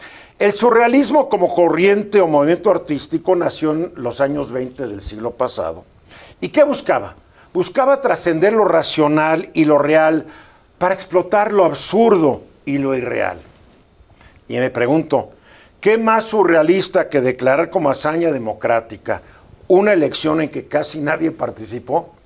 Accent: Mexico; como los mexicanos hemos tenido que sufrir un poder judicial corrupto

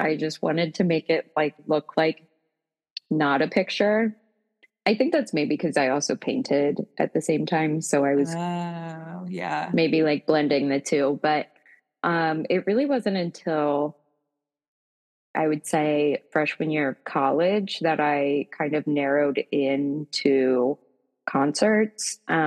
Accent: Baltimore, Maryland, United States; I am from Baltimore, Maryland.

